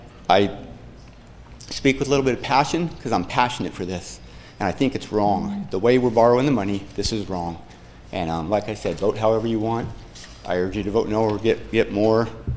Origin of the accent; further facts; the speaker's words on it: Willows, California, United States; born there; I was born in Willows, October 20th, 1966.